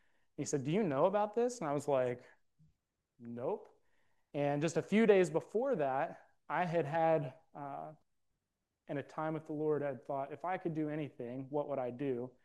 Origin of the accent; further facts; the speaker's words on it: West Virginia, United States; team in West Virginia is no longer our team, which was hard for me, especially to hear because it's my hometown.